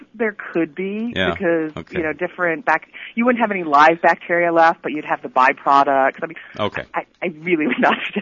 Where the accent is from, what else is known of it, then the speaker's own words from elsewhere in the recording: Texas, United States; I grew up in Texas. I'm a native Texan.